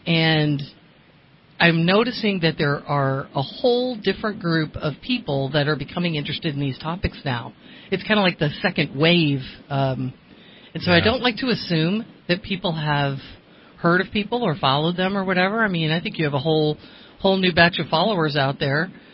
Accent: Ireland; My first lie. I'm Irish. We lie for, just sport.

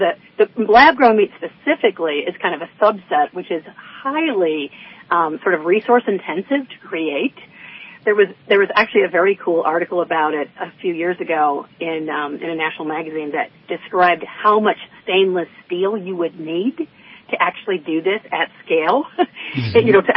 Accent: Kalamazoo, Michigan, United States; also born or lived in France; I'm from Kalamazoo, Michigan, and went to Kalamazoo College. Majored in biology and French, kind of an unusual combination

